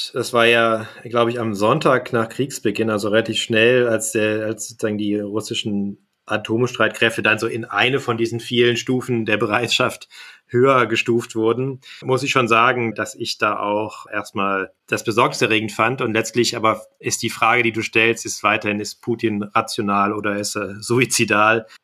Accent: Kassel, Hesse, Germany; now in Berlin, Germany; Ich bin weiter in Berlin, in der Reichweite der Iskander aus Kaliningrad. Ich bin jetzt nicht sozusagen in meine Heimat Kassel gefahren

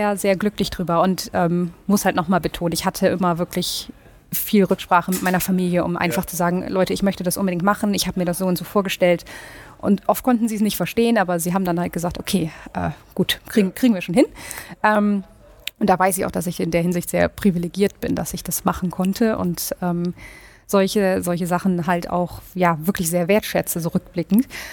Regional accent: Northern Germany, Germany; ich komme aus Norddeutschland, für mich war es recht normal, dass überall Meer ist.

